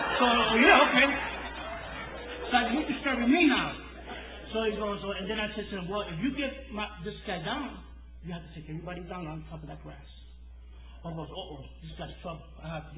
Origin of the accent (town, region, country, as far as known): New York, United States